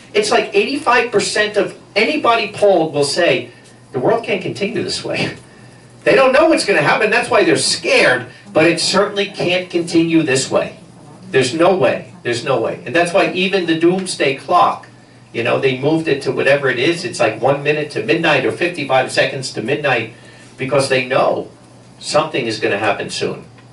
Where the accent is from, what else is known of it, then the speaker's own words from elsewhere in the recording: Paterson, New Jersey, United States; I come from New Jersey. Paterson, New Jersey, everybody there knows it